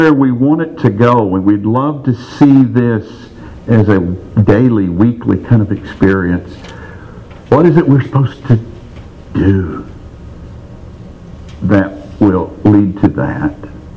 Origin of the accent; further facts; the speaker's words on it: Alabama, United States; growing up in Northeast Alabama.